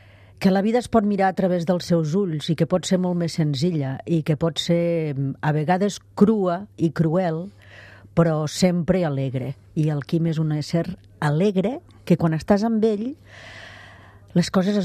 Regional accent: Andorra; Soc andorrana i segueixo treballant en aquest país amb NIE i una X davant del número d'identificació d'estrangers.

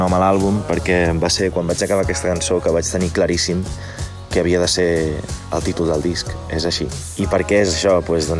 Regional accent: Gelida, Catalonia, Spain; first language English; Catalan is a second language; amb uns amics del meu poble de Gelida

